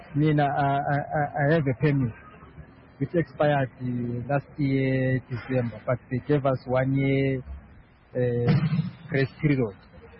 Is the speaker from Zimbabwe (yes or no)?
yes; Zimbabwe; said I come from Zimbabwe